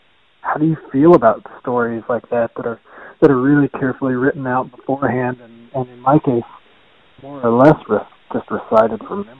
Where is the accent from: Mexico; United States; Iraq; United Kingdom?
United States; the South; And I come from the South.